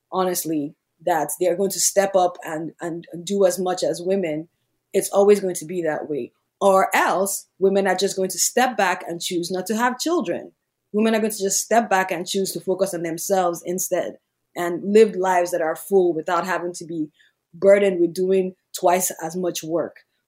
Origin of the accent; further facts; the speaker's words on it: Nigeria; And as you know, I'm Nigerian and my country has a lot more conservative ideas around womanhood. And I grew up there and felt the restriction of it.